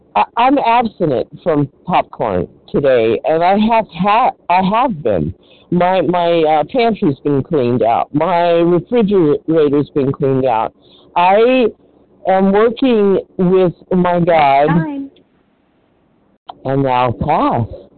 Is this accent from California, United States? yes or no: yes; California, United States; I'm from California.